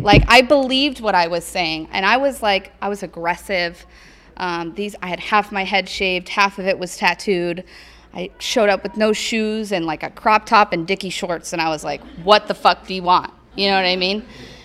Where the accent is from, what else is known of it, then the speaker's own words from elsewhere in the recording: Sunnyslope, Arizona, United States; I grew up in Sunny Slope.